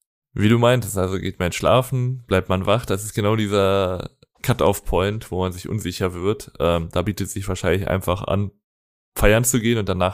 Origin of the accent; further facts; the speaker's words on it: Braunschweig, Lower Saxony, Germany; Deswegen sind wir auch Braunschweiger, wir sind in der Region aufgewachsen.